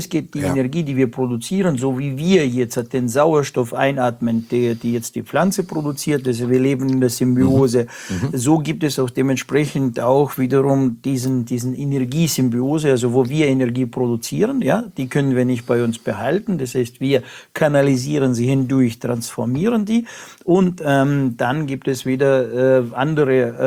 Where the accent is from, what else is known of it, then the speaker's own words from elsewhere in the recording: Russia; ich komme ja aus Russland, also da gab es mal Telefonzellen